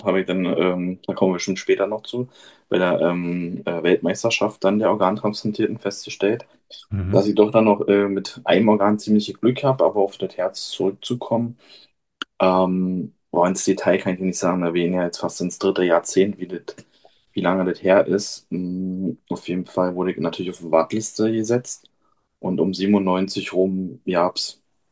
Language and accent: German; Rüdersdorf, Brandenburg, Germany; in Rüdersdorf, in meiner Heimatstadt